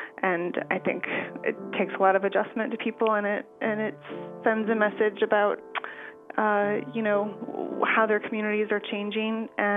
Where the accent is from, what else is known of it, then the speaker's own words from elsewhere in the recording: Kenosha, Wisconsin, United States; So I grew up in Kenosha, and I went to the a big public high school in Kenosha, Mary D. Bradford on the north side of Kenosha.